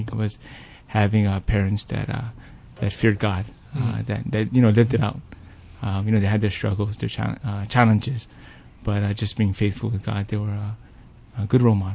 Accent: Waianae, Hawaii, United States; I think it's similar to where when I grew up in Waianae, you know, I thought it was just like any other place until I went to Iolani.

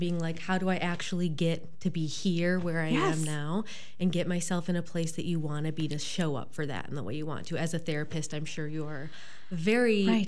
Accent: Monticello, Wisconsin, United States; I'm from south of Madison

